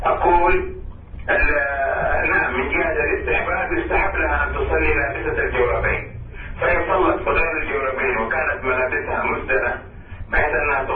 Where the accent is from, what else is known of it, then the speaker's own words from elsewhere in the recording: Saudi Arabia; عندنا في السعودية